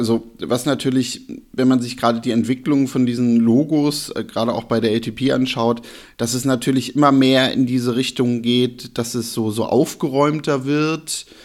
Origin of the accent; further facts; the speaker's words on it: Cologne, North Rhine-Westphalia, Germany; und wir beide so als Kölner